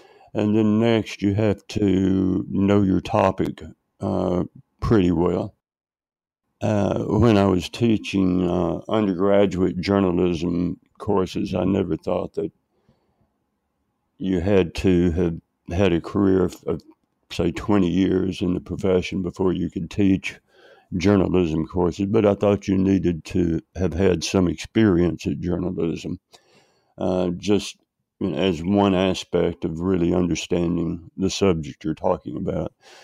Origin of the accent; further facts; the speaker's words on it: Mount Vernon, Texas, United States; But okay, I grew up, although I was born in West Texas, my family moved to East Texas to outside a small town of Mount Vernon. The summer before I was going into the fourth grade.